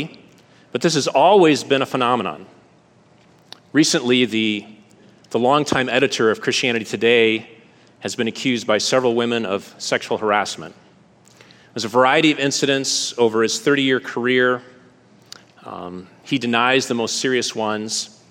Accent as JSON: {"language": "English", "town": "Green Bay", "region": "Wisconsin", "country": "United States", "tie": "born or raised there", "said": "At the time, I was growing up in Green Bay."}